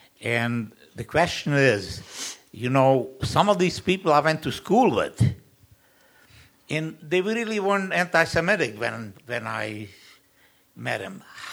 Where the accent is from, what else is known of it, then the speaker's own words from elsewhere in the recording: eastern Slovakia, Slovakia; English is a second language; I was born in eastern Czechoslovakia, and Akcion Barbarossa, the Einsatzgruppen, were trained in my hometown.